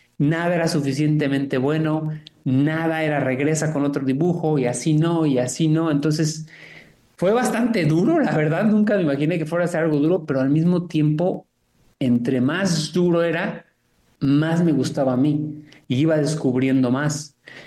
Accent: Baja California Sur, Mexico; also born or lived in Mexico City; yo soy nativo de la Ciudad de México, nací ahí, aunque crecí en su mayor parte en lo que es la Baja California Sur. Estudié arquitectura en la ciudad de Querétaro, pero por azares del destino y esas cosas que te llevan a donde no esperas, acabé en Todos Santos.

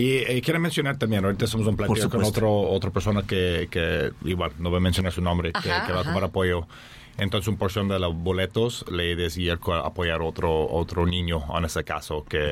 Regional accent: Canada; now in Los Cabos, Mexico; Yo soy originario de Canadá.

